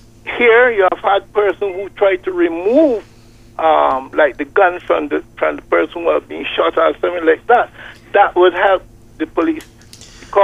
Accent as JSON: {"language": "English", "country": "Barbados", "tie": "born or raised there", "said": "when I was growing up in Barbados."}